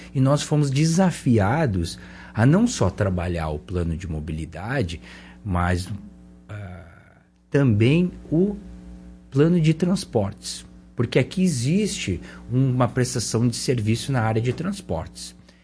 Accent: Caxias do Sul, Rio Grande do Sul, Brazil; Eu sou de Caxias do Sul

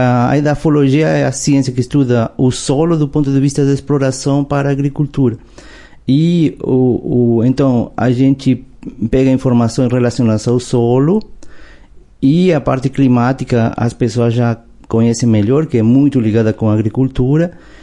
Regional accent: Uruguay; Portuguese is a second language; also born or lived in São Paulo; now in Brazil; sou químico também, formado no Uruguai, que é minha terra natal, e o mestrado e doutorado eu fiz em São Paulo, na USP

